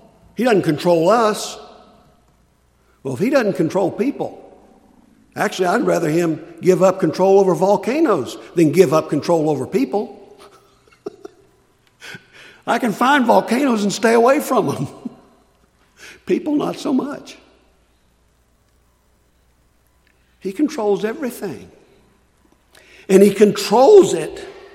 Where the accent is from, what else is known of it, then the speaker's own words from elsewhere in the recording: United States; As an American, I can go vote.